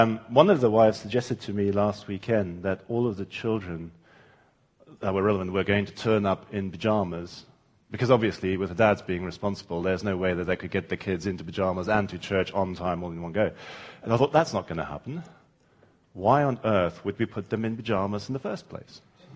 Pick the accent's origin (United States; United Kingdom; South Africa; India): South Africa; born there; As many of you know, I was born in South Africa in 1975.